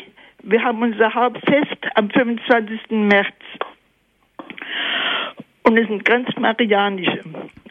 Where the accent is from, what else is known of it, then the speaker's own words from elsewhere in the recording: Koblenz, Rhineland-Palatinate, Germany; born there; aus gebürtig aus Koblenz und habe in Koblenz auch Schönstadt kennengelernt.